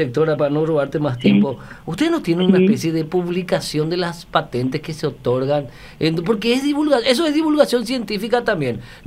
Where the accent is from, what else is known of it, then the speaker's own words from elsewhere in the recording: Paraguay; los paraguayos pues nos tiramos al pie siempre y creemos que somos una partida de infradotados